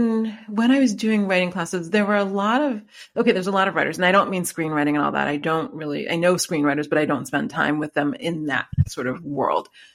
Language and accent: English; New York, United States; now in Los Angeles, United States; I'm from New York, so yeah.